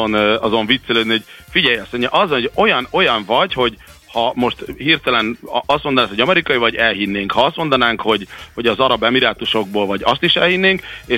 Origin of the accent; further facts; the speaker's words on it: Veszprém, Veszprém County, Hungary; aztán én veszprémi vagyok